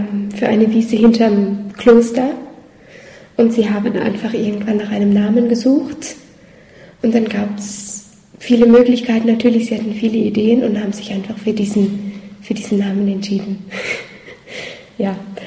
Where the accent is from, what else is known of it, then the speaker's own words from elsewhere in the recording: North Rhine-Westphalia, Germany; moved away as an adult; now in Zug, Switzerland; Ich bin 23. Ich bin im Moment auch die Jüngste hier in Zug. Ich komme eben aus Deutschland. Bin dort in der Nähe von Düsseldorf aufgewachsen. Ich bin in einer katholisch praktizierenden Familie aufgewachsen.